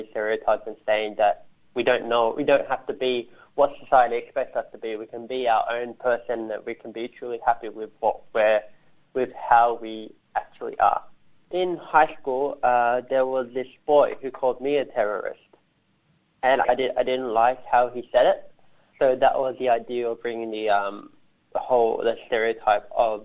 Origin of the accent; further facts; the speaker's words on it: Australia; born there; So because I was born in Australia, I struggled to find that balance in high school because I didn't really find a place for me to fit in.